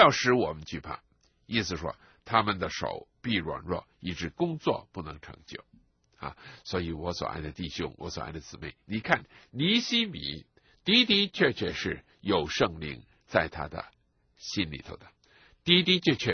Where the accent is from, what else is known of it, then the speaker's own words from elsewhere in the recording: China; 就是我们中国人呢是一个讲人情的民族